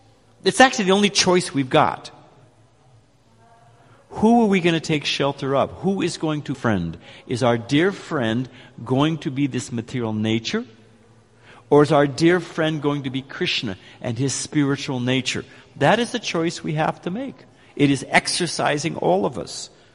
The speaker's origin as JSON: {"language": "English", "region": "California", "country": "United States", "tie": "born or raised there", "said": "I was raised in California. I came from a relatively well-to-do family."}